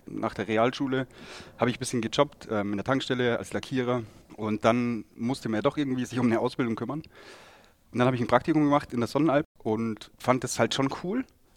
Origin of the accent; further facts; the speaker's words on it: Bavaria, Germany; Ich komme aus dem Chiemgau